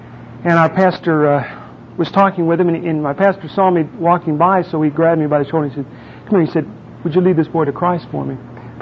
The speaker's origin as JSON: {"language": "English", "town": "Chicago", "region": "Illinois", "country": "United States", "tie": "born there", "also_born_or_lived": "Colorado / Arizona / Texas", "said": "But I was born in Chicago. I did spend a little time here in Colorado. I attended the University of Denver, just down the road."}